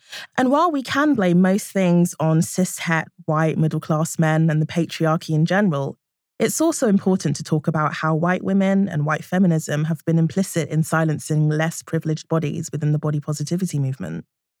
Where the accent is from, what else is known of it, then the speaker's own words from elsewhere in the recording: United Kingdom; I'm a British, fat, black woman